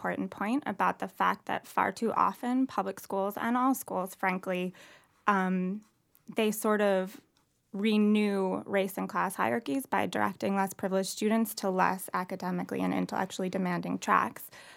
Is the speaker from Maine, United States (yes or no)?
no; Ossining, New York, United States; I went back to my hometown, which is Ossining, New York, where I attended public school